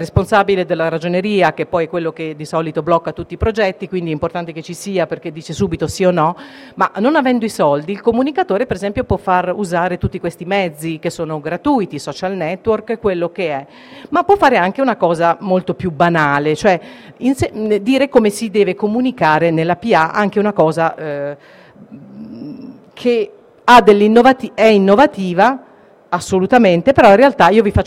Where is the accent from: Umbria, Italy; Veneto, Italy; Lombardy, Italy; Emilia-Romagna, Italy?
Umbria, Italy; siccome sono umbra, ho cercato Umbria, Perugia